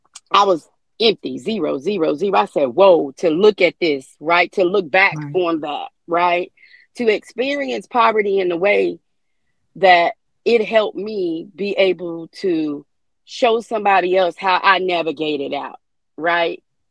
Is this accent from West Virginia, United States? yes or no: yes; West Virginia, United States; moved away as an adult; I came here from West Virginia, to make a better life for me and my child.